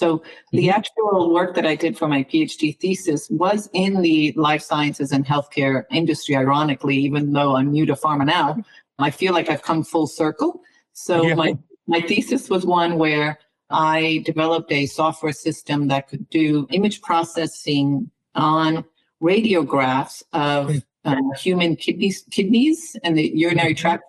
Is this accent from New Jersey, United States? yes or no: yes; Morristown, New Jersey, United States; And I'm from Morristown, New Jersey.